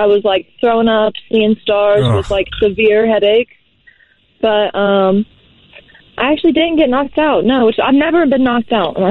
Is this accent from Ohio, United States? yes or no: yes; Dayton, Ohio, United States; So I am originally from Dayton, Ohio.